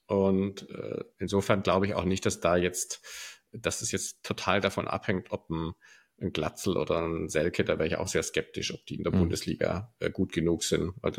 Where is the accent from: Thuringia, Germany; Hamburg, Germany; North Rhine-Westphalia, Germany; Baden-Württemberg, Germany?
Hamburg, Germany; wenn man als Hamburger bleibt ja nicht viel anders übrig